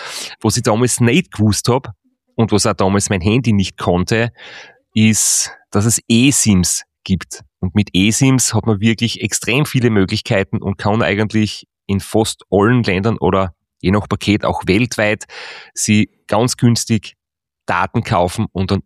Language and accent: German; Styria, Austria; habe einige Jahre in Leoben gelebt, ich war dort auf der Montanuni, ich bin dort sehr viel trainieren gewesen und ich bin ja im Bezirk Leoben aufgewachsen und geboren.